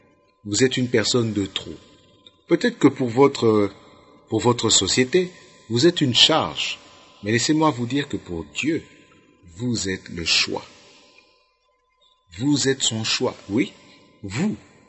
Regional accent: Kinshasa, DR Congo; Pourquoi je suis congolais de Kinshasa et non pas congolais de Brazzaville?

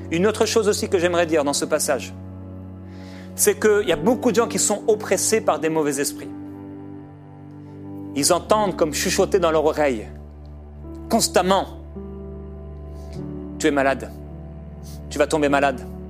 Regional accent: France; c'était bien en France, par exemple, là d'où je viens

